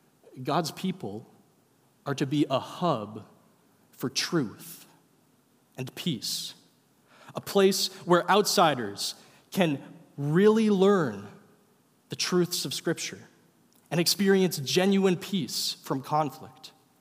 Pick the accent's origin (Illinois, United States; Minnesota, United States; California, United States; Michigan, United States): Minnesota, United States; St. Cloud; And growing up in St. Cloud, Minnesota, that store was Eckroth Music.